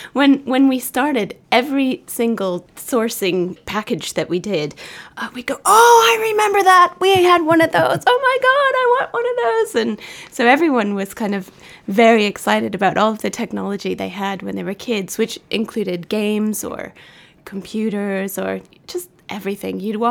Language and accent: English; United States; as an American